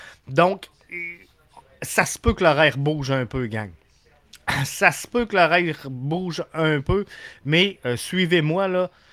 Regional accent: Quebec City, Quebec, Canada; Même si je viens de Québec, même si j'ai un attachement profond envers la vieille capitale

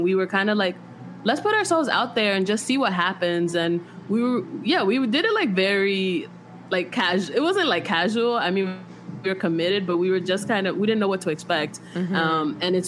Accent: Bronx, New York, United States; now in Philadelphia, United States; I'm also from the Bronx. I currently live in Philly, though.

